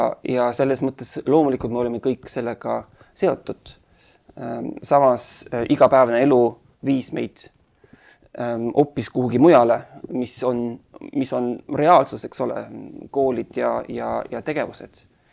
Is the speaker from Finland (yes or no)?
no; Berlin, Germany; Lapsena kasvasin üles Berliinis ja Berliin oli saar.